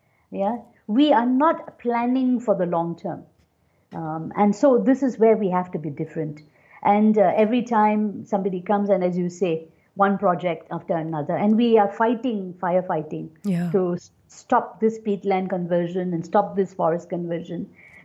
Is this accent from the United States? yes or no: no; Penang, Malaysia; now in Klang Valley, Malaysia; I come from Penang and I come to the Klang Valley and I'm living in my brother's house in somewhere in Putra Heights.